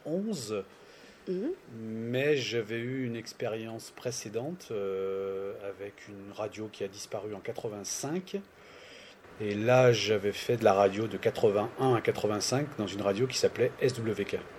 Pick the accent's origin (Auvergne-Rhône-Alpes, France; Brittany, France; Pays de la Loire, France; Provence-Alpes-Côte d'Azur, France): Auvergne-Rhône-Alpes, France; Saint-Étienne; Bon, moi, je suis stéphanois, donc...